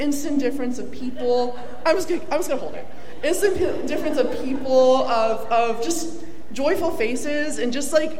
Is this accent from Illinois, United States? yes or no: no; Florida, United States; I think growing up in Florida, you just, like, exist in a car in the back seat.